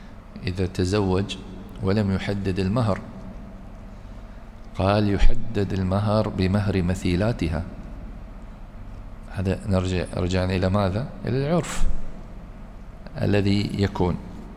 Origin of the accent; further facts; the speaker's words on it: United Arab Emirates; يعني مثلا عندنا في الإمارات